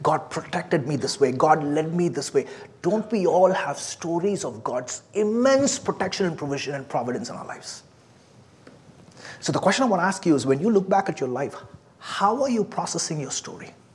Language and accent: English; India; now in United States; But I'm not from here. I'm not from the U.S. I'm from India.